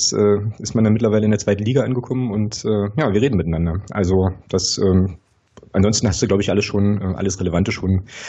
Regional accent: Magdeburg, Saxony-Anhalt, Germany; Ich komme aus Magdeburg, bin da geboren und aufgewachsen

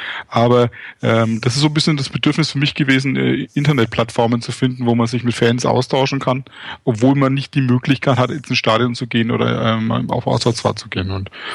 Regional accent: Nuremberg, Bavaria, Germany; moved away as an adult; now in Frankfurt, Germany; Ich bin aus der Nürnberger Ecke nach Frankfurt beruflich gezogen

